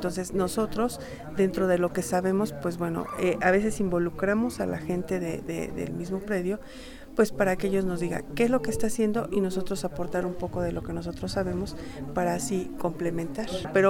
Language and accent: Spanish; Mexico City, Mexico; yo finalmente vengo de la Ciudad de México.